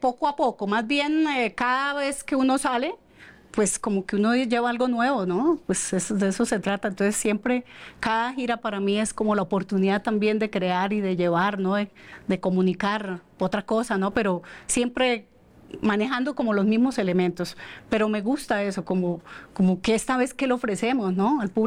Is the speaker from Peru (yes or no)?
no; Colombia; somos la banda colombiana que cierra la participación allí